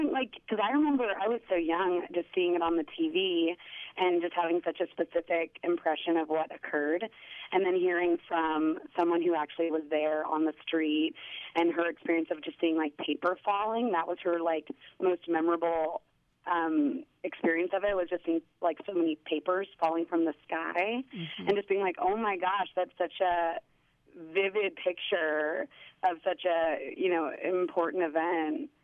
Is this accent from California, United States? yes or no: yes; California, United States; also born or lived in New York; even though I wasn't a true New Yorker. You know, I'm a Californian, but I was living there for 3 years.